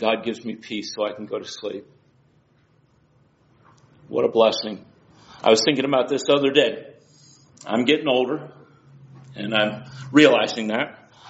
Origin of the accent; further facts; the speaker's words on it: Oregon, United States; born there; now in Tennessee, United States; I was born in Oregon. I've lived lots of places. Now I'm in Tennessee.